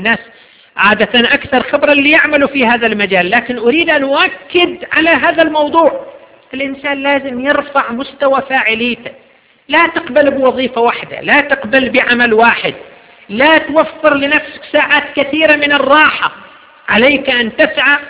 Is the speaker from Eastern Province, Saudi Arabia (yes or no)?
yes; Jubail, Eastern Province, Saudi Arabia; أن أحد المواطنين عندنا في الجبيل فتح له محل صغير لبيع النظارات الشمسية